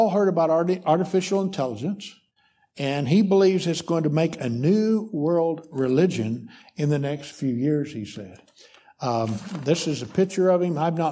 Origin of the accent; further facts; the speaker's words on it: United States; This is just I'm just saying this as an American.